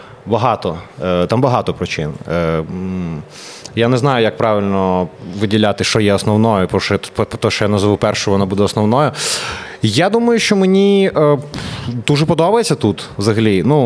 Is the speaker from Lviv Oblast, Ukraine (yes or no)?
no; Odesa, Odesa Oblast, Ukraine; Ukrainian is a second language; я прям не знав українську мову, бо в мене не було її в житті. Я з Одеси, з півдня, і якось так сталося, що я майже її ніде не чув.